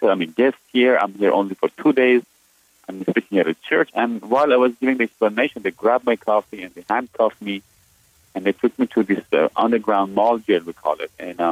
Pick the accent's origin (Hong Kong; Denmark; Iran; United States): Iran; English is a second language; I said, I'm from Iran originally. I was born and raised there. And then they asked me if I'm a Muslim. I said, I used to be, but I'm a Christian now.